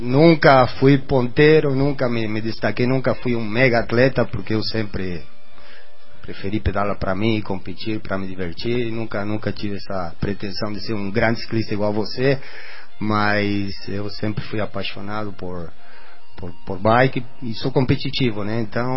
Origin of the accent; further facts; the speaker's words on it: Uruguay; Portuguese is a second language; also born or lived in United States / Argentina; Do Uruguai, né? Que é a minha terra natal, onde eu nasci. E viajei bastante, morei em outros lugares, morei nos Estados Unidos, morei na Argentina. A minha infância, boa parte da minha infância aconteceu na Argentina.